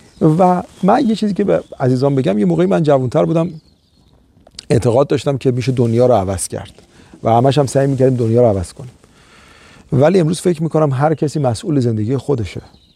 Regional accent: Iran; born there; من تو ایران به دنیا اومدم، ایرانی ام.

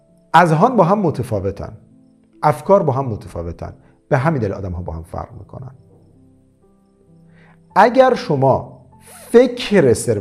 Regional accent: Iran; من میدیدم بچهای کشور من خیلی تو لایو من میگن آخه ما تو ایرانیم. گفتم من با این اصول از ایران به بهترین شرایط رسیدم.

